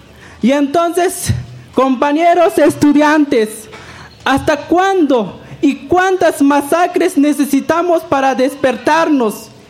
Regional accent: Chiapas, Mexico; yo soy de Chiapas y pertenezco a la organización Sociedad Civil Las Abejas de Acteal.

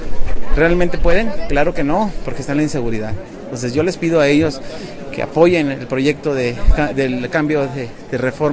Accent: Reynosa, Tamaulipas, Mexico; yo vengo de Reynosa, Tamaulipas. Nosotros vivimos 24 horas con una guerrilla diaria. Ahí hay bombazos, granadazos, gente armada todo el tiempo.

